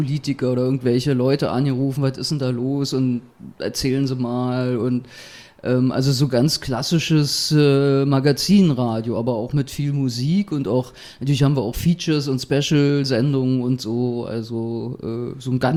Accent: Berlin, Germany; ich bin von 36 nach 61 gezogen, also meine alte Heimat praktisch, Kreuzberg 61, Bergmann-Kiez, wo ich auch groß geworden bin oder in der Kindheit war. Ich wohne jetzt so Luftlinie 500 Meter von meiner Grundschule entfernt

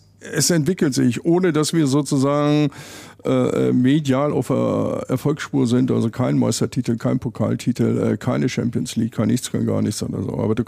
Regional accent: Harz, Germany; Ich komme ja aus dem Harz ursprünglich.

